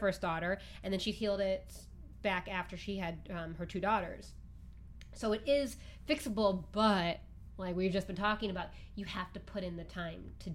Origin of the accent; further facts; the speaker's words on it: Midwest, United States; now in Los Angeles, United States; I joke about living in LA because I'm from the Midwest, where we eat a lot of pizza and drink a lot of beer.